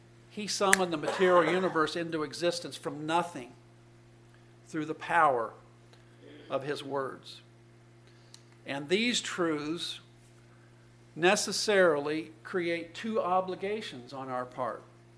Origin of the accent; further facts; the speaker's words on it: Indianapolis, Indiana, United States; born there; I'm so thankful that I was born in Indianapolis, Indiana in the year 1951, because I was born into the lap of luxury here in the United States of America.